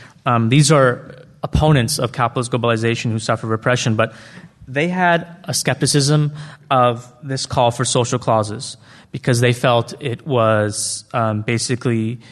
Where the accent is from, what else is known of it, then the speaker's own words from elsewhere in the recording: Toronto, Ontario, Canada; I was born and raised here in Toronto.